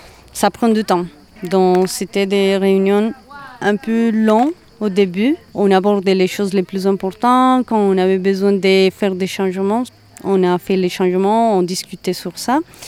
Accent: Colombia; now in Toulouse, France; je viens de Colombie, mais j'habite à Toulouse

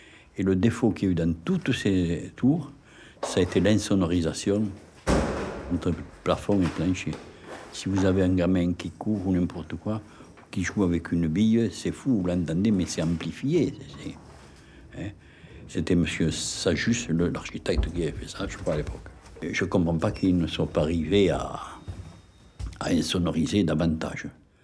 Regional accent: Toulouse, Occitanie, France; born there; né le 26 mars 1931 à Toulouse. Oui, moi j'ai 91 ans et Alice en a 92. Je suis né à Toulouse, au Port Saint-Sauveur.

